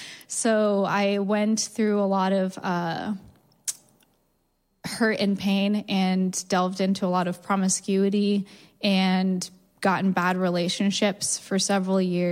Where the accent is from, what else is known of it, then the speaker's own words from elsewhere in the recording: Portland, Oregon, United States; So generically speaking, so I grew up here in Portland